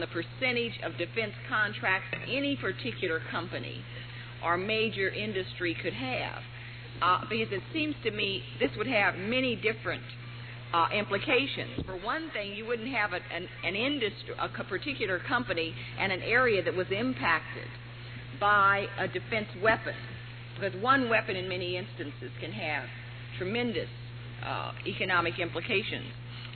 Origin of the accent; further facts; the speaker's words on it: California, United States; I come from California where we do have a tremendous space industry, a tremendous defense industry